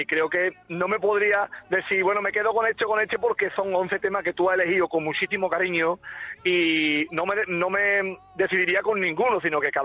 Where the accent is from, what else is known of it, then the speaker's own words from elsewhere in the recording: Seville, Andalusia, Spain; Y arrancamos en Sevilla, en mi tierra